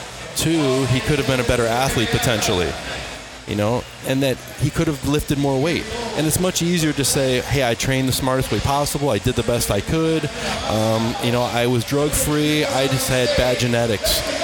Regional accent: Cleveland, Ohio, United States; Yeah, we were in Idaho, and I'm from Cleveland, you know, so I'm not like afraid to be cold.

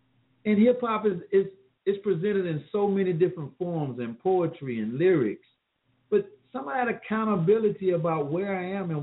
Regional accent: Columbia, South Carolina, United States; I do have a relationship with that city. That is my hometown, born and raised. Proud of it.

